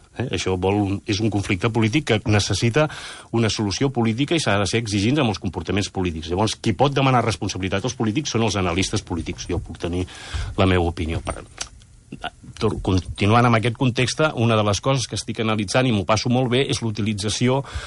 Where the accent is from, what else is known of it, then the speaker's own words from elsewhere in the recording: Catalonia, Spain; Jo sóc del Lluçanès i al mateix temps de la Plana de Vic i d'Osona